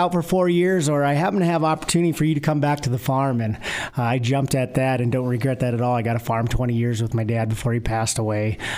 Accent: Manila, Iowa, United States; I was born and raised in Manila, Iowa, still live there on the farm today with my wife, Linda.

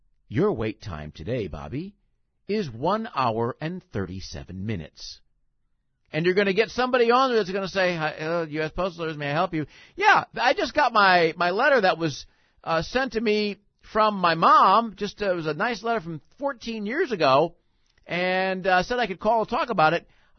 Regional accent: Chicago, Illinois, United States; I only asked that because I grew up in Rogers Park.

